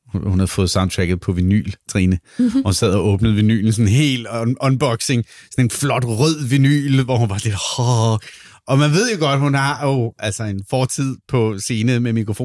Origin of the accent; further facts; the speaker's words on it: Iceland; Altså, som islænding, jo.